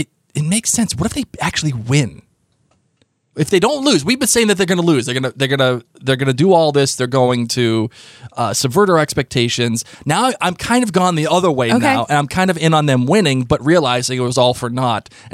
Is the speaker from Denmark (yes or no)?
yes; Denmark; I'm Danish. So... I'm from Denmark.